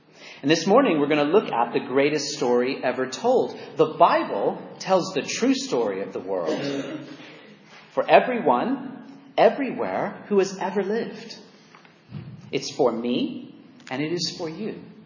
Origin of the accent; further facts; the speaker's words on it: California, United States; accent: American; Now, that may surprise you with my American accent. Some of you may recognize this castle, though. It's the castle that is in the middle of Disneyland in California.